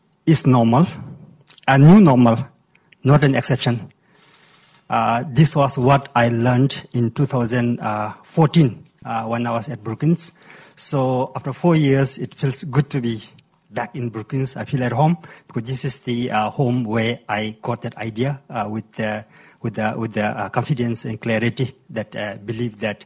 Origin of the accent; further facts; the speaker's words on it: Bhutan; I said, give me a chance because I'm from Bhutan and I want to come back to Bhutan.